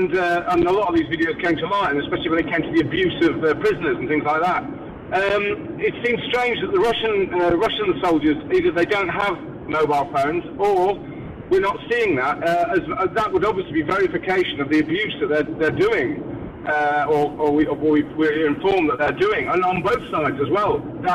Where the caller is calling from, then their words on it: Balearic Islands, Spain; I'm calling from Mallorca.